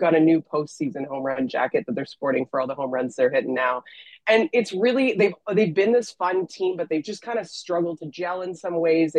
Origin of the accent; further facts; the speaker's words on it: Mississauga, Ontario, Canada; I grew up in Mississauga, Ontario. So I was a stone's throw from all the action.